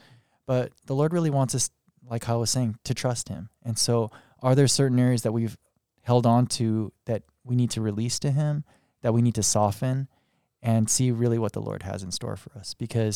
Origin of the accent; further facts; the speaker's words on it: United States; you're Japanese, don't you ever want to go to Japan? And I was like, actually, I'm an American